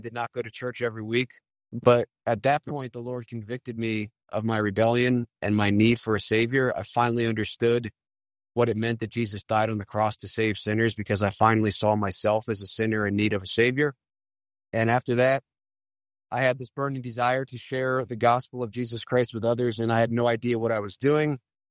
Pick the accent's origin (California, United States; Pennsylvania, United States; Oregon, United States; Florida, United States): Pennsylvania, United States; Allentown; We moved around a little bit while I was young, and then he got out, and I was raised in the Lehigh Valley, Allentown, Bethlehem area in Pennsylvania.